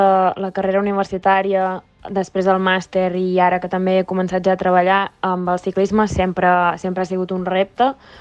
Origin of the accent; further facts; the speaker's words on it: Balearic Islands, Spain; moved away as an adult; jo som de Menorca i vaig haver de marxar a Barcelona a estudiar, ja que Menorca està limitat al mercat de carreres universitàries.